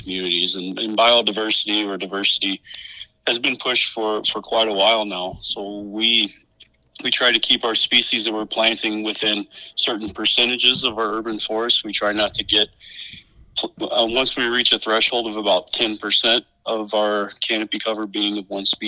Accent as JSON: {"language": "English", "region": "Missouri", "country": "United States", "lives_now": "North Dakota, United States", "said": "I'm from Missouri."}